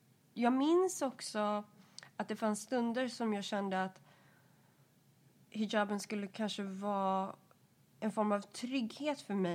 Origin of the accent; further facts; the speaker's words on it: Norrland, Sweden; jag växte upp i Norrland.